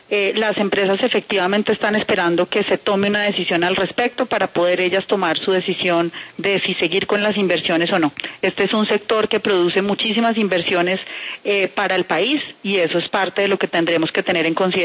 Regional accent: Colombia; como colombianos

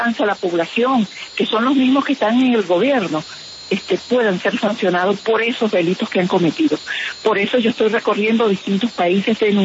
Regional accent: Venezuela; moved away; hasta donde yo salí de Venezuela y la información que he tenido

